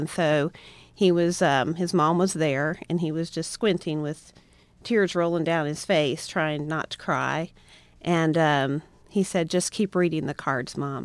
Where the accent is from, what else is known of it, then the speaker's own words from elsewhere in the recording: Liberty, Indiana, United States; A good friend of mine, back in my hometown of Liberty, Indiana